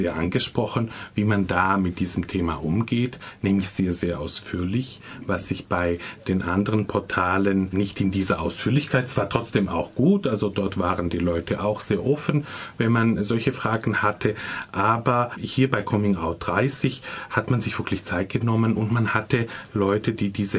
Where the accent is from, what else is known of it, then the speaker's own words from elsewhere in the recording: Tettnang, Baden-Württemberg, Germany; born there; geboren bin ich in Tettnang. Das liegt am Bodensee bei Friedrichshafen. Eigentlich eine sehr kleine Gemeinde, sehr konservativ.